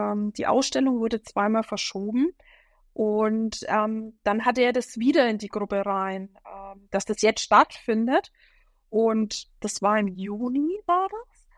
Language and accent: German; Nuremberg, Bavaria, Germany; das rollende R verrät mich. Oder? Ich bin aus Nürnberg und da komme ich her, aus der schönsten Stadt der Welt.